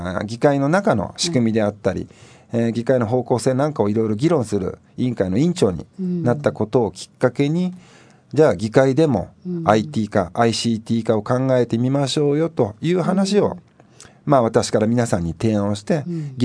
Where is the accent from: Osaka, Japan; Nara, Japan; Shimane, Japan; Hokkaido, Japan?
Nara, Japan; now in Zushi, Japan; もともと奈良県奈良市の出身です。